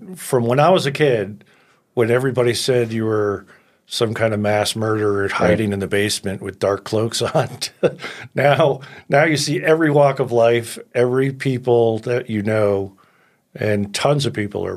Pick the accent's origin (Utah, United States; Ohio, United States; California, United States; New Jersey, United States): New Jersey, United States; also born or lived in New York / Connecticut; I grew up back east in New Jersey, New York, Connecticut, and did a lot of restaurant chefing back there.